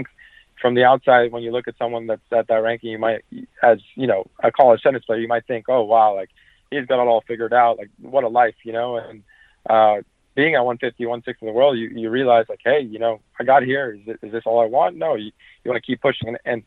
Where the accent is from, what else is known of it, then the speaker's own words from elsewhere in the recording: New York City, New York, United States; I grew up in New York City and then played a little bit on green clay in Florida before college